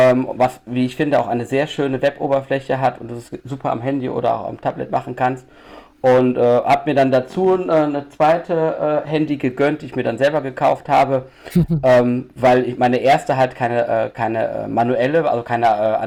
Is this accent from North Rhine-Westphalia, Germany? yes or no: yes; Düsseldorf, North Rhine-Westphalia, Germany; ich komme ja aus Düsseldorf und na, mit Altbier bin ich groß geworden